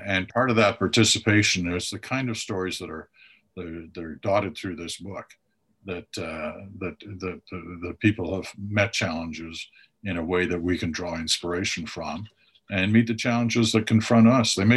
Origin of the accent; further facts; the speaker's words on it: Canada; also born or lived in Britain; He used to say to me as I was growing up, when we moved to Canada, we came from Britain.